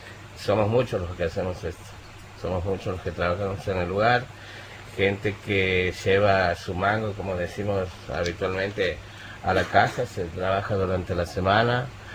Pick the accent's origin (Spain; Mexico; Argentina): Argentina; Los Romanos, Santiago del Estero; born there; also born or lived in Buenos Aires; Yo soy, no, de los romanos. Soy nacido en los romanos.